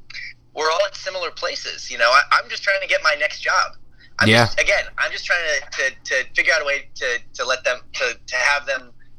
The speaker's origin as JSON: {"language": "English", "town": "Manhattan", "region": "New York", "country": "United States", "tie": "born or raised there", "said": "And I grew up in Manhattan, and as you can tell, I don't really have an accent because I actually went to a speech pathologist when I was a kid."}